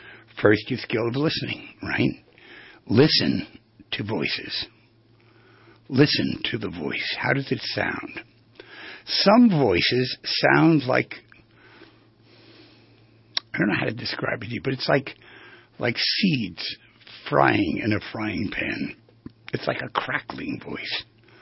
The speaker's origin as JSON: {"language": "English", "region": "New York", "country": "United States", "said": "And I don't know how they knew I was from New York, but they figured it out."}